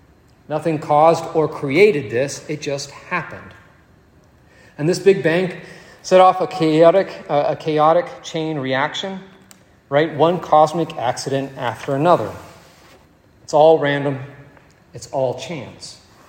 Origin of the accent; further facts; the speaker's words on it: Virginia, United States; I grew up in Virginia. My mom and dad moved to Virginia when I was a kid.